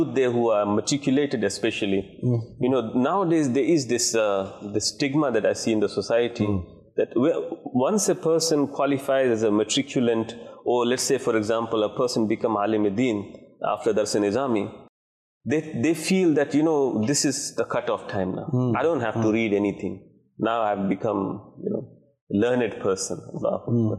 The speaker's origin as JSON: {"language": "English", "country": "India", "first_language": "Hindi", "said": "And my home language, my mother tongue is Hindi."}